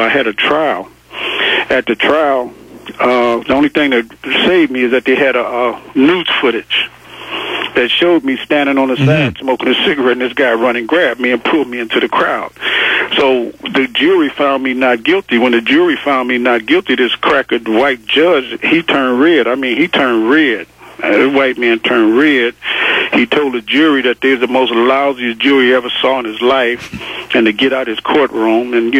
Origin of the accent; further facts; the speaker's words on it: Detroit, Michigan, United States; As a youngster, I grew up in Detroit, and you know, Detroit is a racist city, and you know, we lived across. When we finally did move off the east side and move to the west side